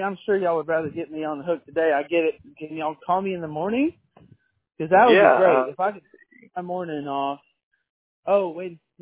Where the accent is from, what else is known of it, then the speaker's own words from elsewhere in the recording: Texas, United States; I mean, I'm from Texas, born and raised